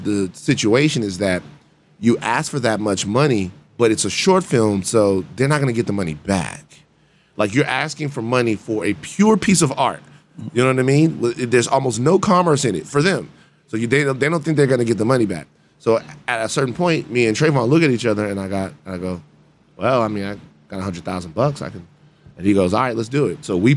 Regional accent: Baton Rouge, Louisiana, United States; So I'm from South Baton Rouge, two places in South Baton Rouge, one called Gardere, the other called The Bottom.

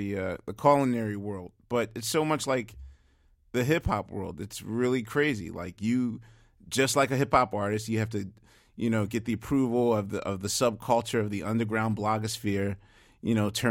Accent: Philadelphia, Pennsylvania, United States; Not to mention, I come from Philadelphia, in which, the sound of Philadelphia is the sound of syncopated Latin rhythms mixed with orchestral music.

